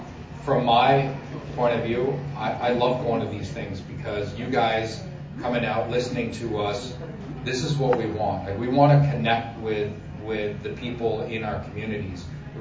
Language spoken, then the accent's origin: English; Denmark; I'm from Denmark originally.